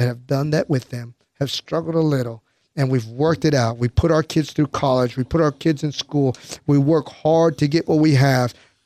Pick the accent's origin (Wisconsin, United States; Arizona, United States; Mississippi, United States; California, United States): California, United States; National City; I'm going to run for the district I grew up in. I grew up in National City.